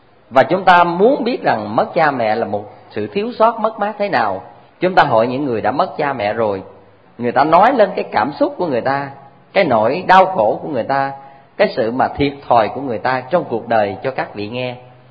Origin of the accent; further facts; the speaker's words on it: Trà Ôn, Vĩnh Long, Vietnam; Hay dưới quê tôi á, ngang sông Trà Ôn